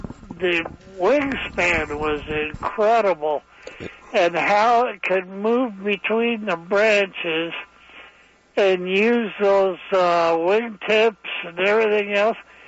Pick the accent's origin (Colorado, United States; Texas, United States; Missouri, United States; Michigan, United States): Michigan, United States; Hancock; Yeah, I'm from Holton and Hancock.